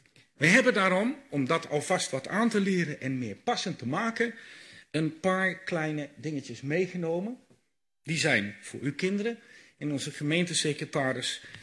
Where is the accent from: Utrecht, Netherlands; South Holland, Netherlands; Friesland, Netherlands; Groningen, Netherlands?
Groningen, Netherlands; born there; Zelf ben ik geboren in het Gronings Land